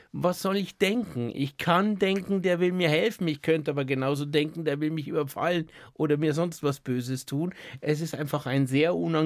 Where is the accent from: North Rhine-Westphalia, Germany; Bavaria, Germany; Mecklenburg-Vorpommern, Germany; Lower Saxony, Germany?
Bavaria, Germany; Ich bin in Niederbayern groß geworden, habe aber die etwas ungewöhnliche dialektale Situation zu Hause gehabt, dass meine Mutter Niederbayerin war. Und mein Vater Badener aus dem Schwarzwald, was bei mir eine sehr seltsame Dialektmischung ergeben haben muss